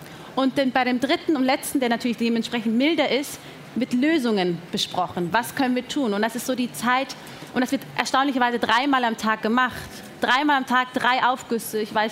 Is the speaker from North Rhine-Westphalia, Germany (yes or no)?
no; Erding, Bavaria, Germany; Also ich bin ja hier geboren. Ich bin in Erding geboren.